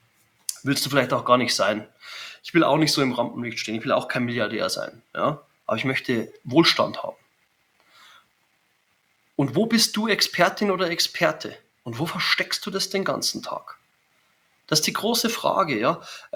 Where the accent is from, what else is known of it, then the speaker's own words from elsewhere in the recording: Germany; Ich bin Deutscher und ich kann schon auch fließend Englisch, wahrscheinlich besser als Hochdeutsch.